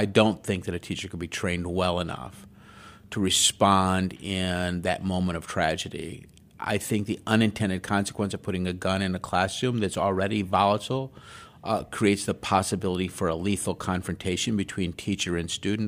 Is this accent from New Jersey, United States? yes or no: no; Iowa, United States; I know this growing up in Iowa